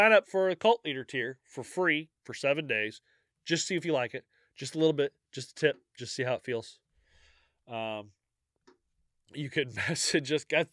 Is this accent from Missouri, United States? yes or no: yes; St. Louis, Missouri, United States; Probably Rusty Wallace was her favorite racer because he's from St. Louis, and we're from the St. Louis area.